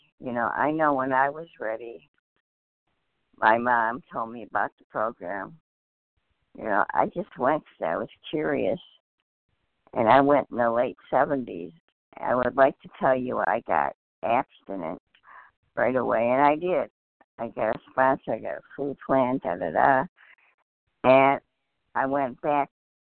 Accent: Michigan, United States; I'm from Michigan.

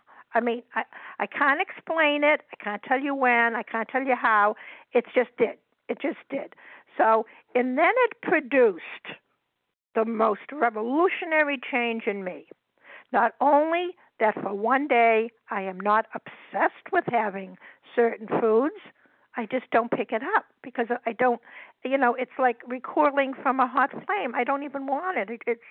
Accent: Massachusetts, United States; I'm from Massachusetts, Tom Brady country.

